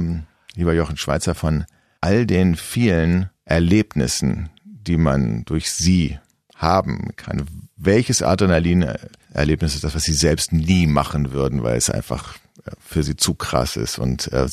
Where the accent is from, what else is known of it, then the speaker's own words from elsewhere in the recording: Berlin, Germany; ich bin nach wie vor, lebe ich in Berlin, wo ich geboren bin.